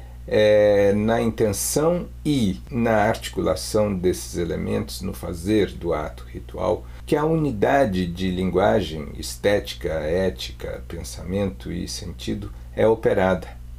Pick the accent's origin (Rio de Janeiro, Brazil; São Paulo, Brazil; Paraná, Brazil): São Paulo, Brazil; born there; now in Porto Alegre, Brazil; resido em Porto Alegre, Rio Grande do Sul. Tomei gosto pelas artes primeiro em casa, onde eu nasci, São Paulo